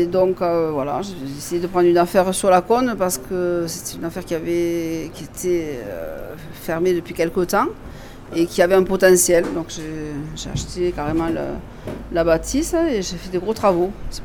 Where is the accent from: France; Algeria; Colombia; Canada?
France; Agde, Occitanie; now in La Salvetat, France; je viens du Cap d'Agde et puis voilà, je suis venue me mettre un peu au vert à la Salvetat. J'ai acheté une maison sur la Salvetat, 3 km.